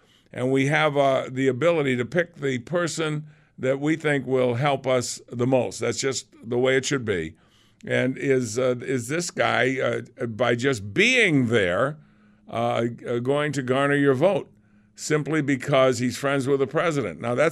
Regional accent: New England, United States; I said, hey, I'm from New England. I know what a scallop looks like.

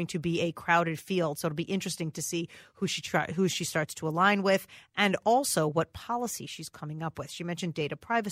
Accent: Minnesota, United States; And the fact that this is a thing is shocking and appalling, and it embarrasses me as a Minnesotan.

